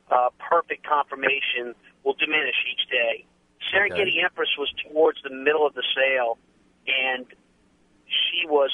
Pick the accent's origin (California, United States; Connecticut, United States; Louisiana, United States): Louisiana, United States; New Orleans; So I've always known I was going to be a horse trainer, even when I was growing up in New Orleans as a kid.